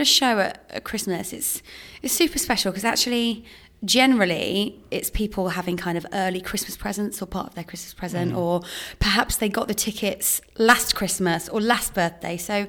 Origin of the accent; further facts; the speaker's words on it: East Midlands, United Kingdom; In Lincolnshire.